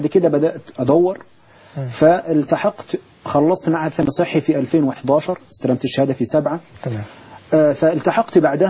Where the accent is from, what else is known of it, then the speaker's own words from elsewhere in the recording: Naga Zareeq, Asyut Governorate, Egypt; في البداية أنا من أسيوط، محافظة أسيوط، مركز البداري، من قرية صغيرة، قرية نجع زريق، من أسرة متوسطة أو قد نقول فقيرة